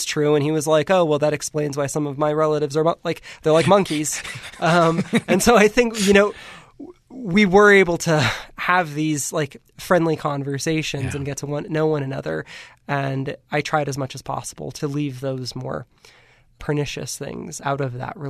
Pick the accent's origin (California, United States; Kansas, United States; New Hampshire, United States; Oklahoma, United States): California, United States; San Francisco; And we came from California and San Francisco, no less, right?